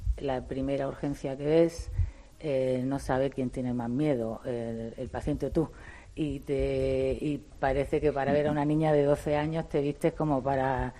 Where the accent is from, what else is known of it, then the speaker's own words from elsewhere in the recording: Almería, Andalusia, Spain; yo soy de Almería y a mí me recuerda a mi tierra